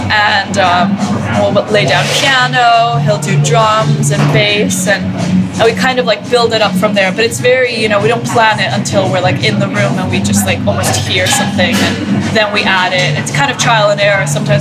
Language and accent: English; Iceland; But yeah, I think growing up in Iceland kind of forced me to create like a big imaginary world of music